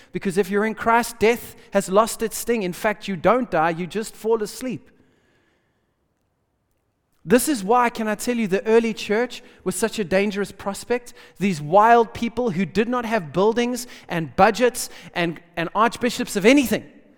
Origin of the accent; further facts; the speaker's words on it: South Africa; Brother, I come from South Africa.